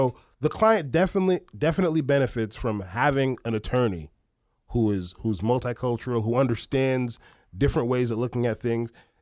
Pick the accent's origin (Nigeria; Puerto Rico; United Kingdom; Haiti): Haiti; also born or lived in United States; I spent time in Haiti, although I was born in the United States